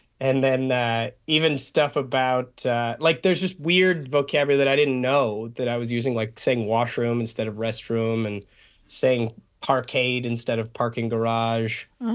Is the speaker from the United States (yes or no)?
no; Vancouver, British Columbia, Canada; I was like, I'm from Vancouver.